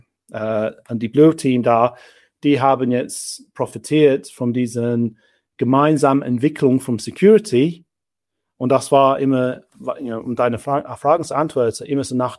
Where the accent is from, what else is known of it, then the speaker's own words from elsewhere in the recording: United Kingdom; first language English; German is a second language; moved away as an adult; now in Switzerland; Mein Vater ist Engländer, meine Mutter ist Deutschen, aber ich bin in Großbritannien aufgewachsen. Das heißt, ich bin englischsprachig aufgewachsen. Bin ich vor fast 20 Jahren in die Schweiz umgezogen, wo ich neu als Erwachsener Deutsch gelernt habe.